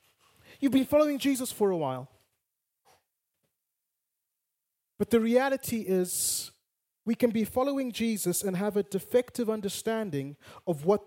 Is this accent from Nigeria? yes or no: no; Bulawayo, Zimbabwe; I want to go back to my hometown of Bulawayo